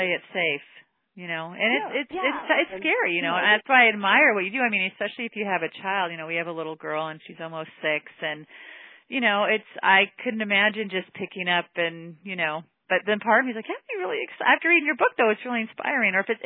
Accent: California, United States; also born or lived in Hawaii; now in Vermont, United States; To Vermont, because I was living in Hawaii when I met my husband, who's from Massachusetts, and then I was raised in California. So I had never been in snow before.

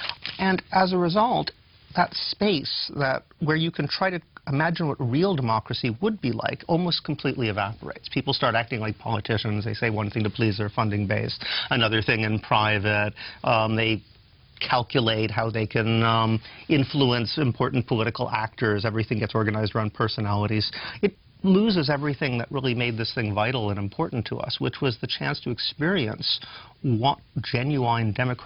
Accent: New York, United States; My vote has never mattered. I'm from New York, so my vote has never mattered.

